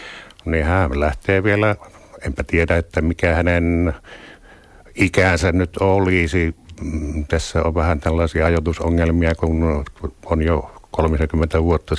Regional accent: Lieksa, North Karelia, Finland; kasvoin Lieksassa

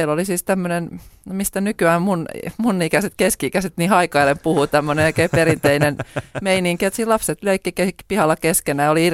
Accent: Helsinki, Uusimaa, Finland; Pohjois-Haagassa on asunut koko lapsuuteni.

